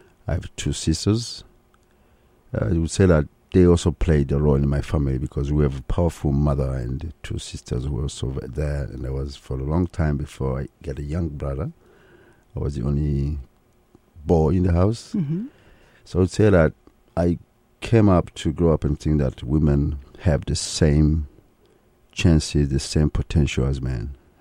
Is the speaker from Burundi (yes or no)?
yes; Burundi; also born or lived in Switzerland; Primarily grew up in Burundi because I spent a few years in Switzerland and then came back in Burundi where I completed my college. University of Burundi.